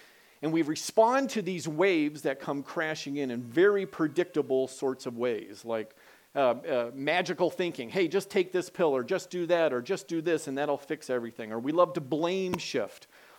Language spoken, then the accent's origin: English; Washington, United States; As a child, I grew up in Washington State.